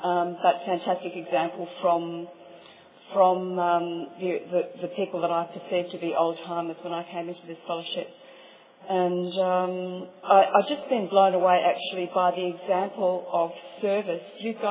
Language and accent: English; Perth, Western Australia, Australia; I'm an alcoholic from Perth in Western Australia.